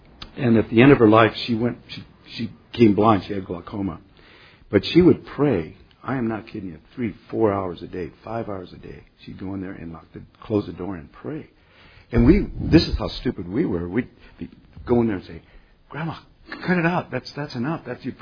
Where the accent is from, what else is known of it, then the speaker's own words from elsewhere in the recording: Tucson, Arizona, United States; born there; So, I was born in Tucson, Arizona, and I never met my dad.